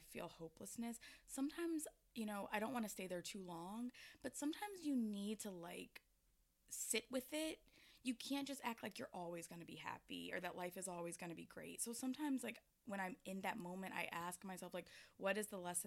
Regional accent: Atlanta, Georgia, United States; yeah, I am from Atlanta.

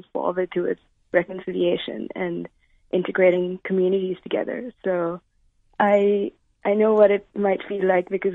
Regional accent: Sri Lanka; I was born and brought up in Sri Lanka and I spent a lot of my life there.

